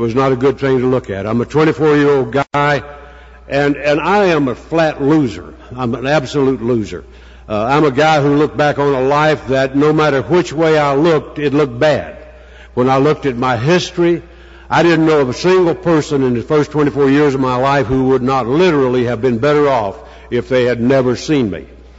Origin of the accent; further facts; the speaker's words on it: Southern Pines, North Carolina, United States; I'm an alcoholic. I'm from Southern Pines, North Carolina, and I'm a member of the Primary Purpose Group.